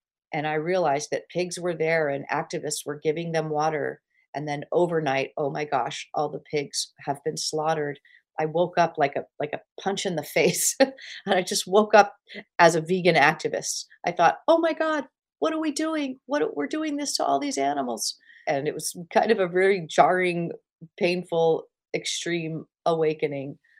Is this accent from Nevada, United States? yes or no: yes; Las Vegas, Nevada, United States; I grew up in Las Vegas. My dad managed bands there.